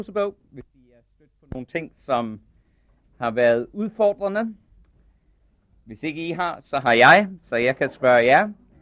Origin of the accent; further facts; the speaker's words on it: Australia; Ja, jeg er selv australier